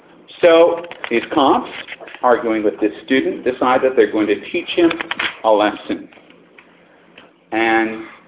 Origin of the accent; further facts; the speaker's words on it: United States; And of course, it happened in the United States where, being an American, I can tell you we love weapons.